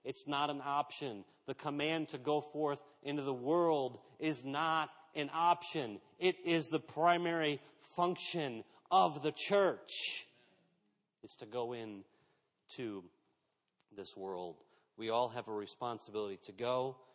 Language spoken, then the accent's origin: English; United States; Of course, you know, I'm an American. I have everything, right?